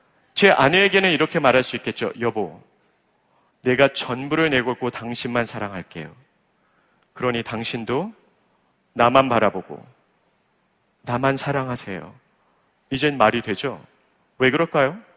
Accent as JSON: {"language": "Korean", "country": "Guatemala", "tie": "born or raised there", "said": "여러분이 잘 아시는 바와 같이 저는 어렸을 때 중남미 과테말라에서 자랐습니다. 제가 아직 10대 소년일 때 우리 교회 선교팀과 함께 과테말라 빈민촌을 찾아갔던 적이 있습니다."}